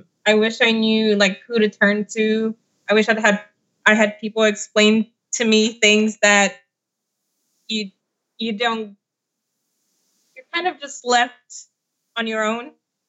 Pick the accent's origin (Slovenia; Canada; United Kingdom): Slovenia; now in Los Angeles, United States; I come from Slovenia, and now I live in Los Angeles.